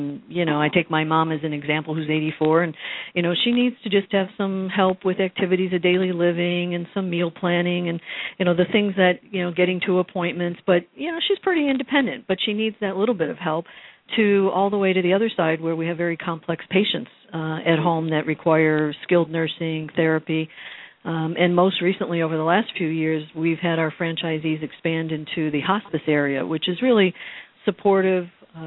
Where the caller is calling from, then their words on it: Sunrise, Florida, United States; I'm calling from Sunrise, Florida, which is our franchisor headquarters, and that's just west of Fort Lauderdale.